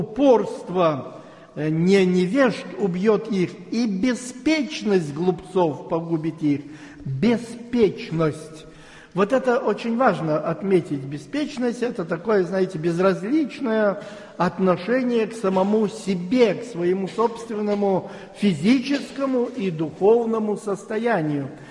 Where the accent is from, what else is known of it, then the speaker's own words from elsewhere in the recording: Russia; я говорю, я россиянин, и там я ничем не обладаю, в России абсолютно.